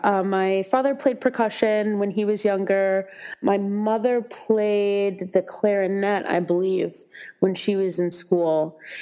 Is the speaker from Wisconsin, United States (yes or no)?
yes; Wisconsin, United States; And I grew up in Wisconsin. They wanted me to, you know, go to the UW.